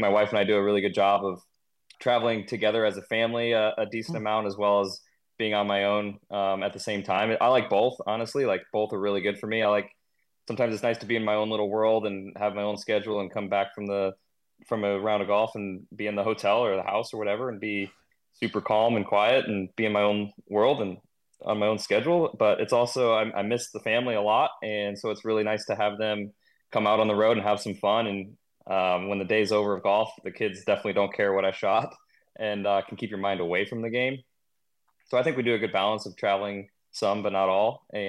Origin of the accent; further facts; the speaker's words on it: St. Louis, Missouri, United States; I grew up in St. Louis, and his dad and my dad were good pals playing at, of course, Whitmore in St. Louis.